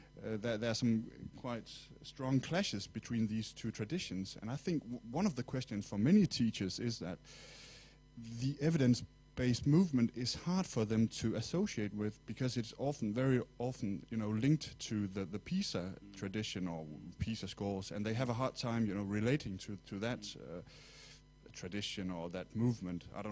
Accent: Denmark; I'm from Denmark, an educational researcher from Denmark

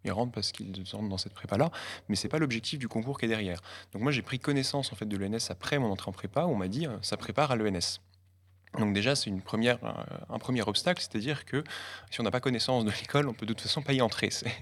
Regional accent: Arbois, Bourgogne-Franche-Comté, France; moi, je suis originaire du Jura, à Arbois, donc une petite ville de 3000 habitants qui est connue pour le vin, première AOC en 1936, et pour Louis Pasteur, parce que c'est la maison natale de Louis Pasteur

